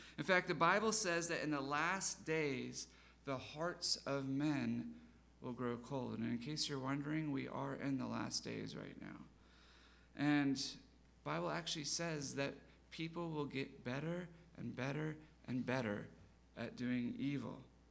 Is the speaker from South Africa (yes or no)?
yes; South Africa; I grew up in South Africa, as you know, and we had a black and white television.